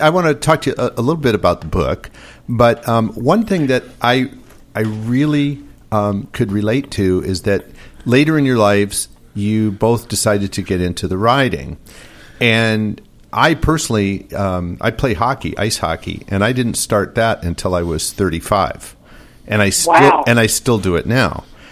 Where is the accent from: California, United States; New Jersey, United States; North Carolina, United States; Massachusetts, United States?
California, United States; Woodland Hills; Oh, yeah. I grew up in Woodland Hills. I went to Taft High School.